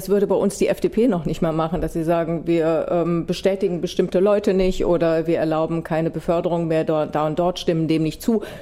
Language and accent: German; Germany; Ich sag das mal selber als Deutsche. Im Ausland wird einem das noch deutlicher.